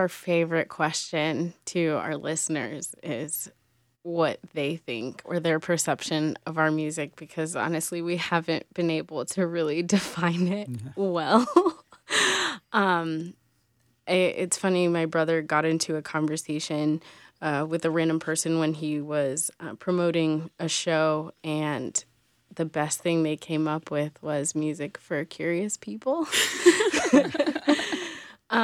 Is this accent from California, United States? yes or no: no; Florida, United States; now in Charlotte, United States; Claudio and I have been here almost 19 years now. We grew up in Florida, lived in Venezuela very briefly, and then came here.